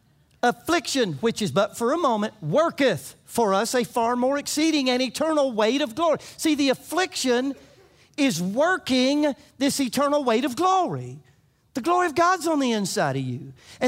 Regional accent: Florida, United States; I'm from Florida. I have no idea what a pre-soaked log is.

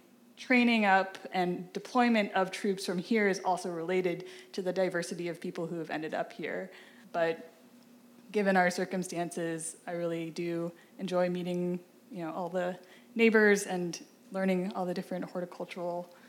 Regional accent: San Diego, California, United States; So I grew up in City Heights, which is a largely refugee immigrant population.

